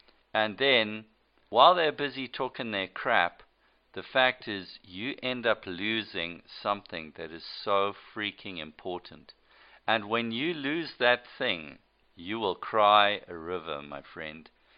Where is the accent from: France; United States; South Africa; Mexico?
South Africa; also born or lived in Rhodesia; speaking as a Rhodesian, speaking as a South African, I want to tell you that when you lose your state, you will cry for it.